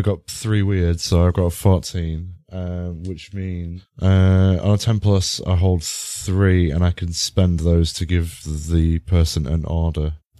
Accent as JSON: {"language": "English", "region": "England", "country": "United Kingdom", "said": "Well, I'm pale. I'm English."}